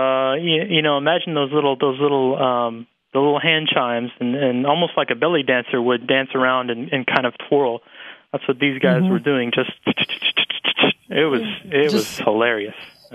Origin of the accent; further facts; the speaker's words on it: Texas, United States; All right, well, I'm from Texas. I like my country music, and I like all kinds of music.